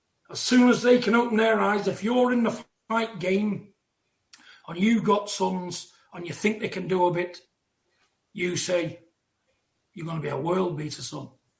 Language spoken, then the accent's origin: English; United Kingdom; Support your man. Support your man. You know, because we're all British people.